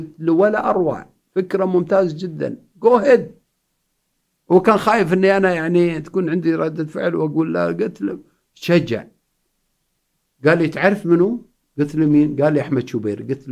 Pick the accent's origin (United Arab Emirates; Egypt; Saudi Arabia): United Arab Emirates; أنا أول من علق كأس فلسطين كإماراتي